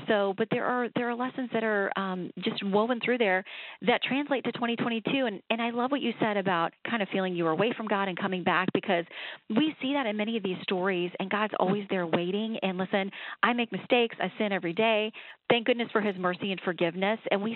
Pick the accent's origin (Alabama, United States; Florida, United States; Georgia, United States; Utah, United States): Florida, United States; Sanford; I will. I'm born and raised in Sanford, so.